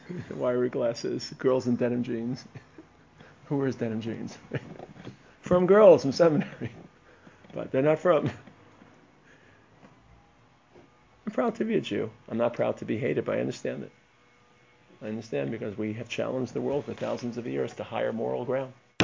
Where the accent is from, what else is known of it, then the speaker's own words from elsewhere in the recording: Brooklyn, New York, United States; I grew up in Brooklyn. Nothing they could say to me is going to be worse than what I heard in the New York subways in the 70s.